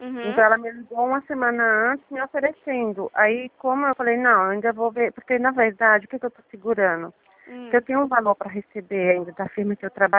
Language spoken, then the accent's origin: Portuguese; Mairiporã, São Paulo, Brazil; Que eu sou daqui de Mariporã.